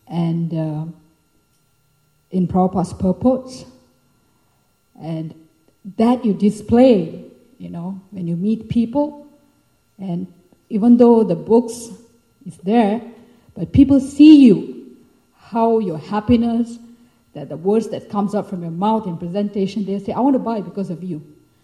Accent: Malaysia; I'm from Malaysia, but I travel a lot.

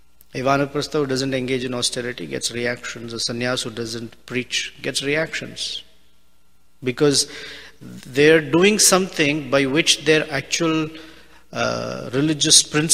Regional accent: India; And I'm from India, so I'm extremely skilled at maneuvering through traffic

